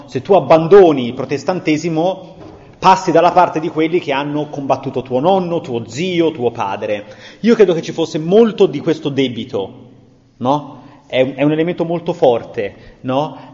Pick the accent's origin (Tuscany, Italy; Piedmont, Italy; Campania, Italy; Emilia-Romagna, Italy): Tuscany, Italy; Florence; Poi sono fiorentino, quindi la bistecca ha un riverbero psicologicamente importante.